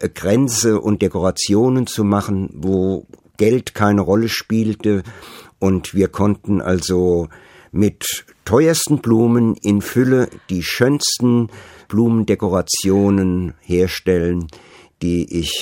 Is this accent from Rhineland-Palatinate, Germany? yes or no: yes; Mainz, Rhineland-Palatinate, Germany; Ja, Mainz war in den Ende der 40er Jahre zu fast 90% zerstört. Und ich bin in Trümmern groß geworden